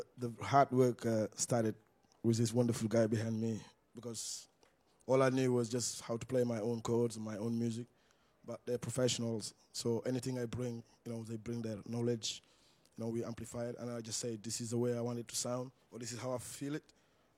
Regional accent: Senegal; I come from Senegal, originally, but I come from Africa, okay. But originally from Senegal, yeah.

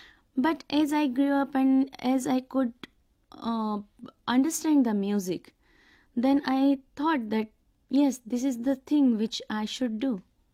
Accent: Gwalior, Madhya Pradesh, India; born there; I was born in Gwalior and I stayed with my maternal relatives who almost all were musicians.

